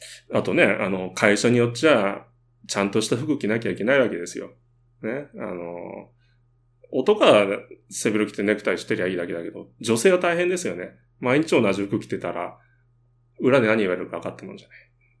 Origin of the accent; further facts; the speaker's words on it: Hiroshima, Japan; うちの田舎でもね、週末になると2時間以上かけて列車で広島市内まで出て塾に通ってるような子たちもいました。